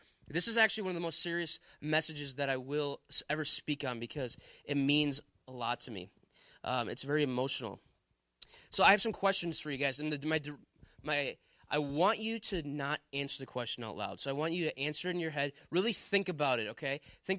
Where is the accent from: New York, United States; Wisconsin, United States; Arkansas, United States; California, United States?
Wisconsin, United States; Milwaukee; I'm from Wisconsin. I'm from around the Milwaukee area. It takes 2 minutes to get to anything I need to go.